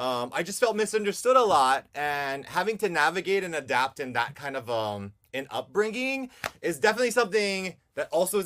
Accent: Hawaii, United States; Well, first of all, I'm coming from Hawaii and I'm native Hawaiian.

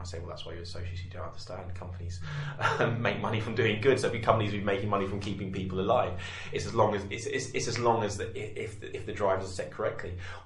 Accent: East of England, United Kingdom; I grew up in Cambridgeshire, which is, you know, nice enough, not too far away from London.

